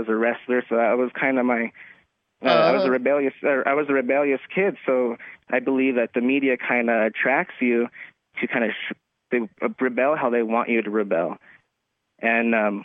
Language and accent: English; Branton, Colorado, United States; I grew up in Branton, Colorado, around working-class family, working-class town, nothing too exciting besides the town wrestling tournaments and so on.